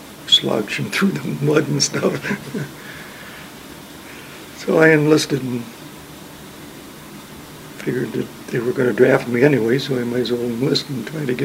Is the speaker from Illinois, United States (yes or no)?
yes; Chicago, Illinois, United States; born there; I was born in Chicago, Illinois, July 2nd, 1921.